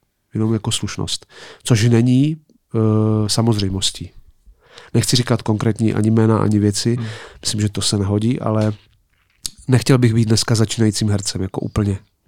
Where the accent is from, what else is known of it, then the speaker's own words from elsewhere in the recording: Ostrava, Moravian-Silesian Region, Czechia; A já jsem z Ostravy a vlastně tam taky není běžné, že by každý druhý herec v něčem hrál, jako ve filmu.